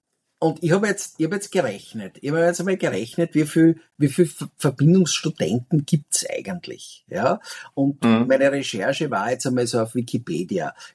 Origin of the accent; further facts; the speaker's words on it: Graz, Styria, Austria; so wie wir das in Graz tun könnten, wo ich herkomme